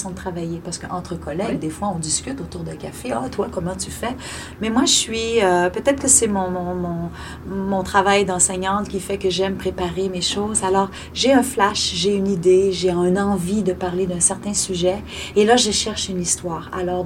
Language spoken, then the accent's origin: French; Quebec, Canada; les Innus du lac Saint-Jean, qui est ma région natale.